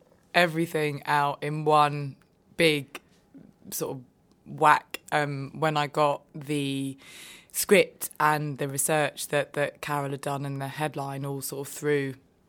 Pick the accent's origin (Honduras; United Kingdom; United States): United Kingdom; Stoke Newington, London; I'm from Stoke Newington